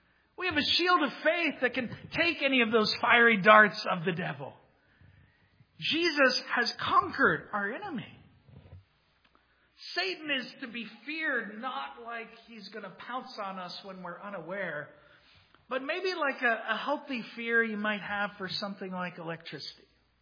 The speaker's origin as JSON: {"language": "English", "region": "Georgia", "country": "United States", "tie": "born or raised there", "said": "I grew up in South Georgia where we have thunderstorms and lightning strikes, very common."}